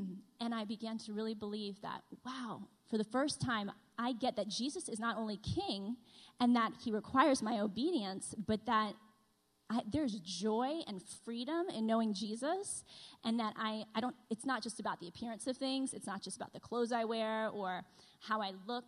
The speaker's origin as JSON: {"language": "English", "region": "East Coast", "country": "United States", "tie": "born or raised there", "said": "Well, I grew up on the East Coast, and I went to a Christian school with a lot of rules."}